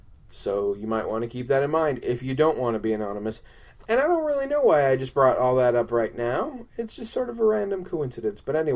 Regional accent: United States; I've always been fond of hot dogs as much as any kid growing up in America.

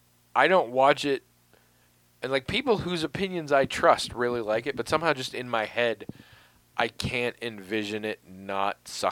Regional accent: United States; However, I'm American, so I don't notice.

